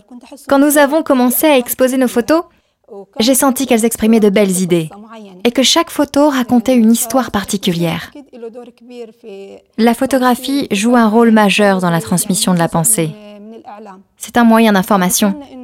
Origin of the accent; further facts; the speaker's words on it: Jericho, West Bank, Palestine; Je suis réfugiée de la région de Hébron. Je suis née à Jéricho et j'y ai grandi.